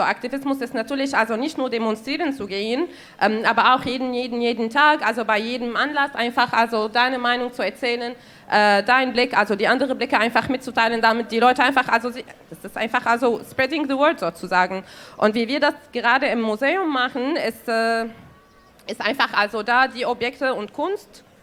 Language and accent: German; Syria; moved away as an adult; now in Germany; also ich bin in Syrien aufgewachsen, ich habe da Jura studiert und bin in 2014 nach Deutschland umgezogen.